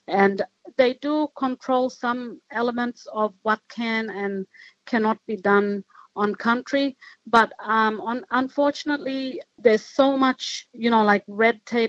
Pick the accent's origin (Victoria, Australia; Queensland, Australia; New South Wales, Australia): Queensland, Australia; Aurukun; growing up in Arakoon, I've already been welcomed onto country by the old people when I was younger.